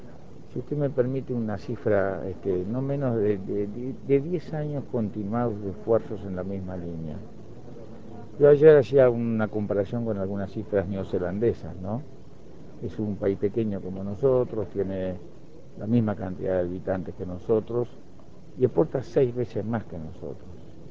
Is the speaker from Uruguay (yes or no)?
yes; Uruguay; Mi tarea es decirme, bueno, a mí mismo, como uruguayo, como abuelo, yo, mis hijos viven acá, trabajan acá